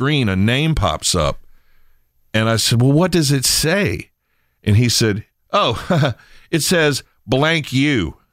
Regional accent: United States; And the one up in my hometown on the Eastern Shore.

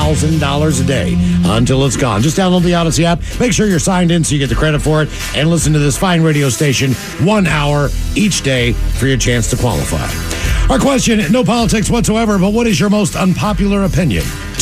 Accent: West Virginia, United States; I can tell you, growing up in West Virginia, the reasons they do it there.

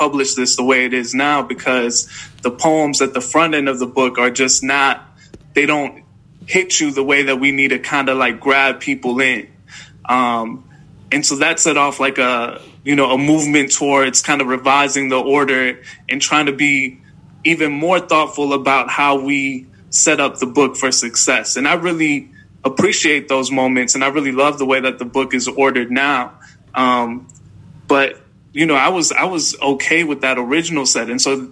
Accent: Chicago, Illinois, United States; Will is based in New York, I'm from Chicago.

